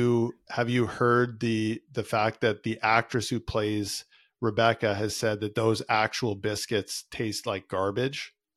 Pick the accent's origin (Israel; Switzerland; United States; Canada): Canada; I'm Canadian kid